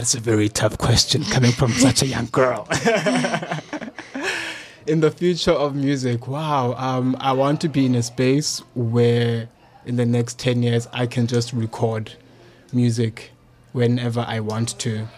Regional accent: King William's Town, Eastern Cape, South Africa; born there; I was born in King Williamstown, and actually in Bishop, the capital city of the Eastern Cape. And I went to Bishop Primary School there.

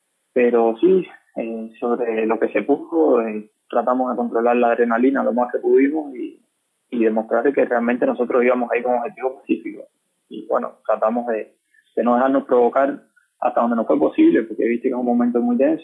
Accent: Cuba; now in Montevideo, Uruguay; Soy un cubano que reside acá en Montevideo, Uruguay. Resido acá hace 3 años.

